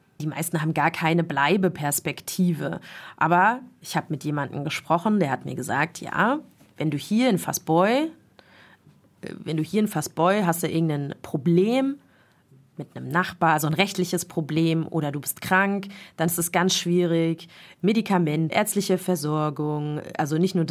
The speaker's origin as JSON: {"language": "German", "town": "Frankfurt", "region": "Hesse", "country": "Germany", "said": "Ich bin Frankfurterin, ich bin zum Studieren aus meiner Stadt weggegangen."}